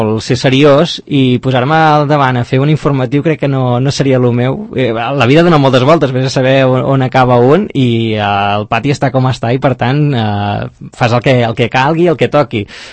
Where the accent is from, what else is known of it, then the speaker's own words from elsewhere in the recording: Navarcles, Catalonia, Spain; Jo sóc de Navarcles, un poblet al costat de Manresa, allà al Bages